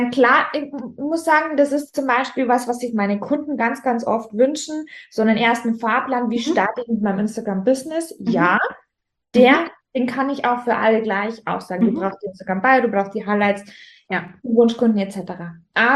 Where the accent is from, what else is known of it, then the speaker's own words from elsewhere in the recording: Rosenheim, Bavaria, Germany; accent: Bavarian; ich komme ja aus Rosenheim. Rosenheim ist mitten in Bayern, Oberbayern. Vom Dialekt her, ich habe sogar Nachrichten von Freunden bekommen, hey … hast jetzt deinen bayerischen Dialekt verlernt